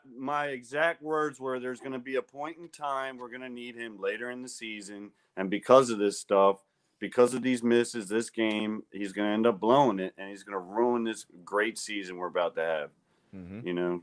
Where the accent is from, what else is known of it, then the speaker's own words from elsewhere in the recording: Baltimore, Maryland, United States; I'm from Baltimore. I like the Ravens.